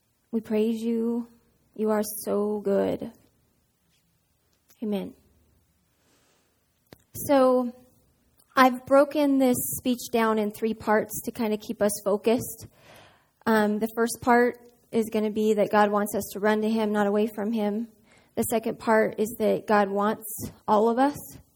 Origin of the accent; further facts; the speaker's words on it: Reno, Nevada, United States; I was born and raised in Reno. My dad is a pastor and my mom's a school teacher.